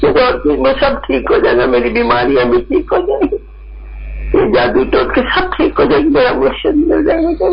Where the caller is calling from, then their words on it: Glasgow, Scotland, United Kingdom; Glasgow Scott land سے.